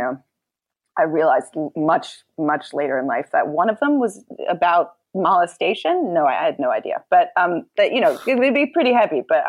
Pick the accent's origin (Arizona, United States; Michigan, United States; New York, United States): New York, United States; New York City; It was not exactly intentional. I mean, growing up in New York City helped.